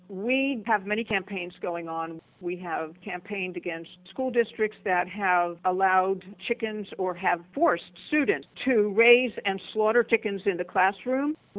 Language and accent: English; Altoona, Pennsylvania, United States; I went to the Methodist church that was on the corner of the street I grew up on in Altoona, Pennsylvania, because it was on the corner.